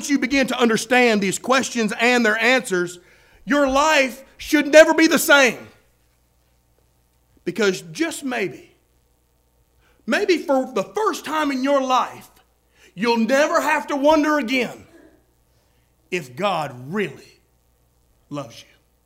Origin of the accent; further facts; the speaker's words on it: Florida, United States; now I came from Florida and I know that ain't nowhere like Alabama, amen?